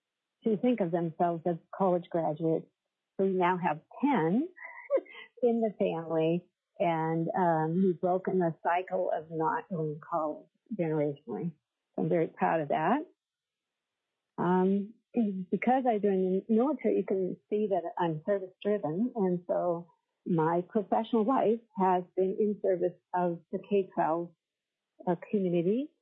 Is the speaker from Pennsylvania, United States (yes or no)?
yes; Hazleton, Pennsylvania, United States; I was born and raised in Hazleton, Pennsylvania, which is a little coal mining community up in the northeastern portion of Pennsylvania.